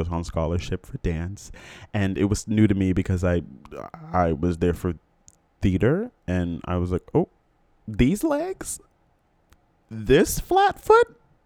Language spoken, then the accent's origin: English; Florida, United States; I grew up in Florida. I have a little brother who's in high school right now.